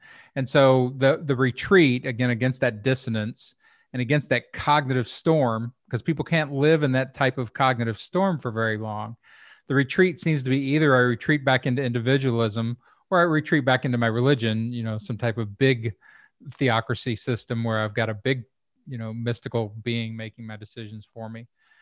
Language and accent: English; Kentucky, United States; and then I tag it with, I'm from Kentucky.